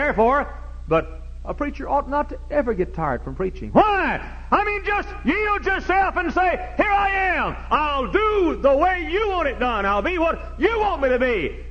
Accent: Texas, United States; now in Hammond, United States; I was born and reared in the Holy Land right between Dallas and Fort Worth. And I wanted to live in Texas.

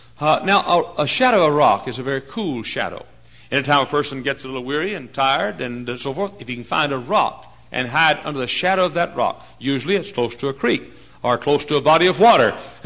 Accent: Texas, United States; I know. I'm from Texas. Now, up north here, your trees grow in the stupidest places.

